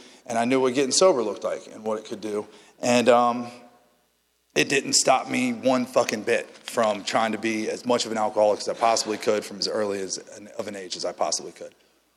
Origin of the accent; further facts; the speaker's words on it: Tampa, Florida, United States; I'm from Tampa. I was born and raised south of Gandy.